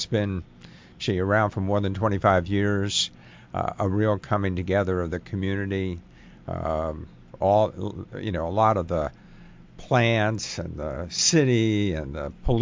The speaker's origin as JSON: {"language": "English", "town": "Brooklyn", "region": "New York", "country": "United States", "tie": "born or raised there", "said": "Going back to the 1960s, and I grew up in Brooklyn, was walking distance to Ebbets Field."}